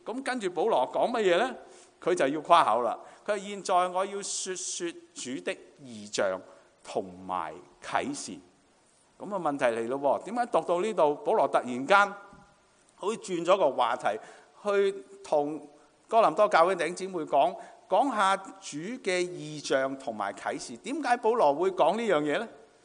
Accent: China; 我們中國人聽到就哇正啊，海味、野味。

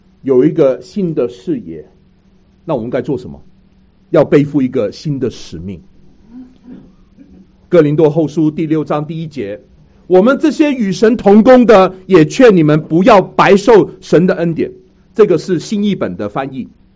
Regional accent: Hong Kong; now in Vancouver, Canada; 我从香港来，那很多时候呢，我们在香港一直很多时候的生活都是富足的

